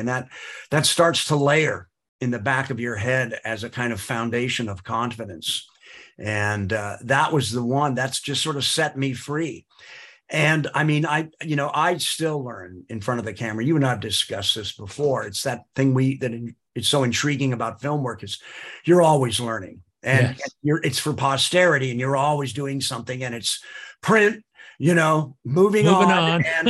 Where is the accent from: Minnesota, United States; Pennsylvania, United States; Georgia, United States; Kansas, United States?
Georgia, United States; accent: Georgia; kind of put to squint with my Georgia accent.